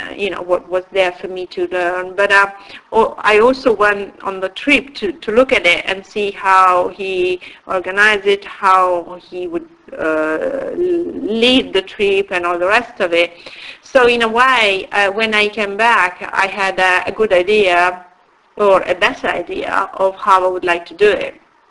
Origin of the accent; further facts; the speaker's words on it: Italy; English is a second language; moved away as an adult; I was still living in Italy, in my home country.